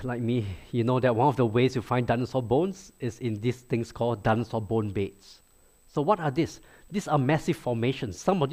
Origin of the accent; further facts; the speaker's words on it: Singapore; A couple of years ago, because I'm from Singapore, I went back to visit my family.